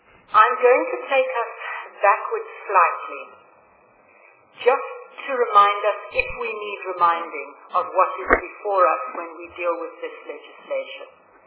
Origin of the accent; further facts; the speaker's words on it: South Africa; I am not speaking to you as a government representative this afternoon, but as a South African citizen.